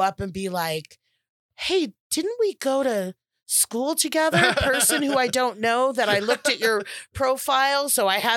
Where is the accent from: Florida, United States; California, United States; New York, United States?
California, United States; So I'm super from the Valley today. I am from the San Fernando Valley where Valley girls come from.